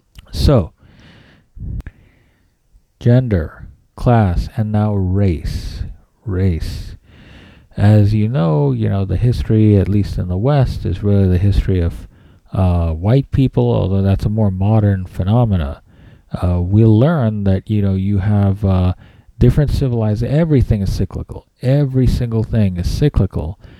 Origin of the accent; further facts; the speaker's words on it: India; I am from India. I am Indian.